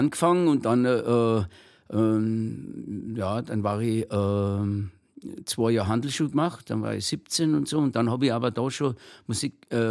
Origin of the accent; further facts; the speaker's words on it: Schongau, Bavaria, Germany; born there; also born or lived in Landsberg am Lech; now in Munich, Germany; Ja, aber ich bin ein echter Bayer, Oberbayer. Ich bin in Schongau am Lech geboren. Und dann in Landsberg in die Schule gegangen, katholische Knabenschule Landsberg am Lech.